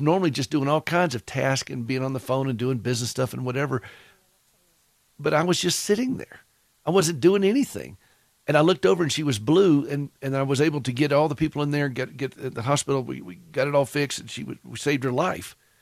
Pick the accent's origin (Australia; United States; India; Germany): United States; the South; accent: Southern; And yes, my Southern accent comes through on that.